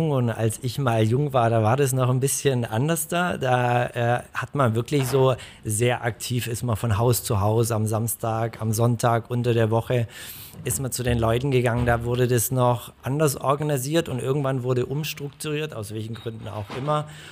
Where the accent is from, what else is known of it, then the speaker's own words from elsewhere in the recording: Leonberg, Baden-Württemberg, Germany; Ich bin in Leonberg geboren und in Leonberg aufgewachsen.